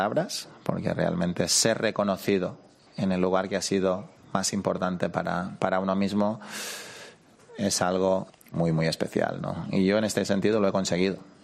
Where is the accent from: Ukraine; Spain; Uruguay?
Spain; moved away as an adult; La realidad, soy español, siempre me he considerado tal y he presumido de ello